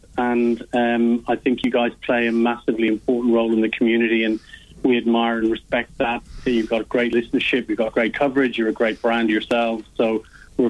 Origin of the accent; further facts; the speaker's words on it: Ireland; now in Australia; I'm originally Irish, Macca. I've been living in Australia for nearly 20 years